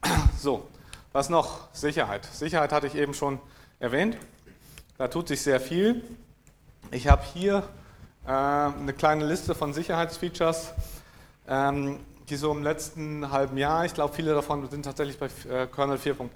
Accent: Lower Saxony, Germany; ich bin selber Norddeutscher und Ostfriese

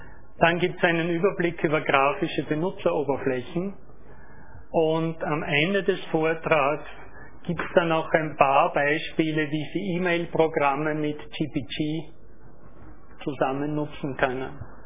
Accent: Austria; ich komme aus Österreich, verwende, werden Sie schon meiner Sprache entnommen haben

